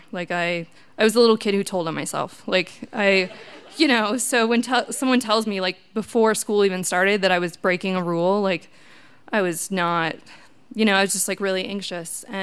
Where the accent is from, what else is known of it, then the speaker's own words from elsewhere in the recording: Wisconsin, United States; A little background, I'm from Wisconsin, typical Midwest family, nothing out of the ordinary.